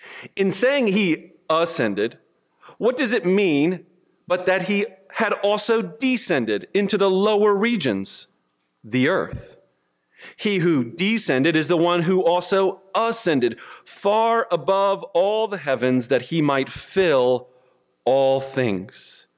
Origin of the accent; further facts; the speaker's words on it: Palatine, Illinois, United States; I'm from Palatine, Illinois, and drive up this morning to come and give you a word from Phil.